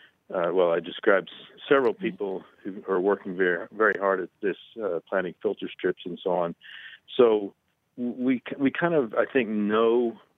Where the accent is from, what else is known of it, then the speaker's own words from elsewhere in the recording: Oklahoma, United States; moved away as an adult; now in South Dakota, United States; I grew up in Oklahoma, right near the Cimarron River, which experienced a catastrophic flood in 1957, which actually took my grandparents' lives.